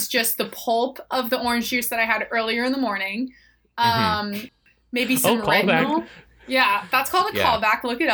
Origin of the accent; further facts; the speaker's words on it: the South, United States; I'm from the South, and that's just wrong.